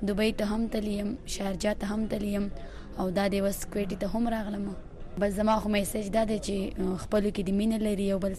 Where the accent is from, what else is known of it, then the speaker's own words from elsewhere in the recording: Swat, Khyber Pakhtunkhwa, Pakistan; زه د سوات اوسیدونکی یم